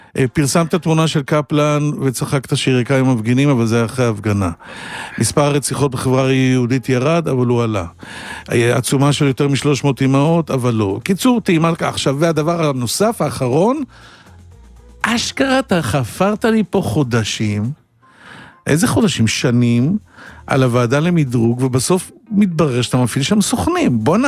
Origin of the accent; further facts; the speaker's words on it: Holon, Tel Aviv District, Israel; born there; אני נולדתי בחולון.